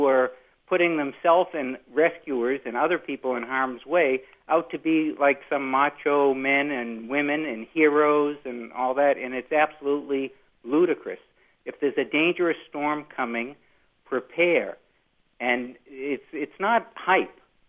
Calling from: Rhode Island, United States; Hi, I'm calling from Rhode Island, from Narragansett Bay.

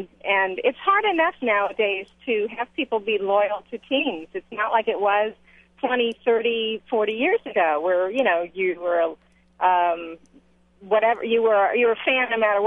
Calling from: Miami, Florida, United States; Yeah, I'm calling from Miami to talk to you about the lowest point, I think, in the World Series

